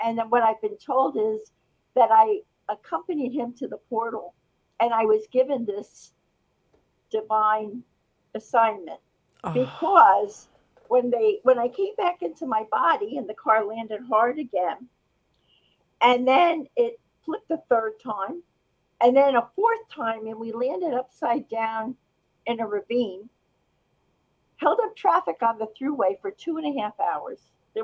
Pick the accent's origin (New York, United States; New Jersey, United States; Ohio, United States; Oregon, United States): New Jersey, United States; You can tell I'm from New Jersey land, New Jersey.